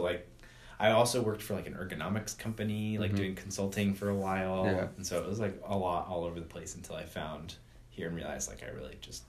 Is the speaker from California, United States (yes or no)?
yes; Garden Grove, California, United States; now in Orange, United States; Yeah, yeah. So Cal State Fullerton, yeah, I grew up in Garden Grove and I live in Orange now.